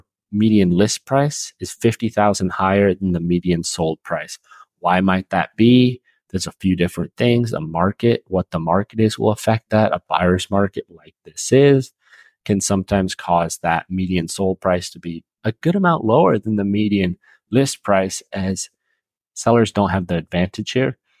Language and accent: English; Seattle, Washington, United States; Like I grew up here in the Seattle area, so I'm locked in this market.